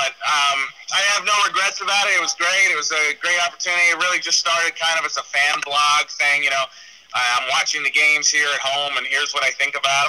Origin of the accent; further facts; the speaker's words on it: New York, United States; I'm a 14, 15-year-old growing up in Wolfsburg, New York.